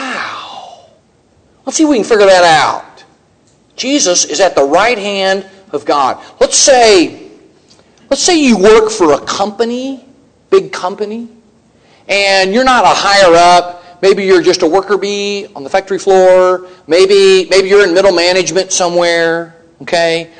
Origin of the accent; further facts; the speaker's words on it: Texas, United States; because I'm from Texas and this is my story.